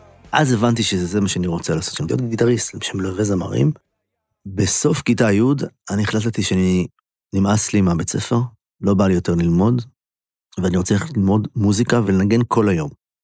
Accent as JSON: {"language": "Hebrew", "town": "Ein Carmel", "region": "Haifa District", "country": "Israel", "tie": "born or raised there", "said": "אני גדלתי בקיבוץ עין כרמל, אני בעצם המחזור האחרון שעוד ישן בבתי הילדים."}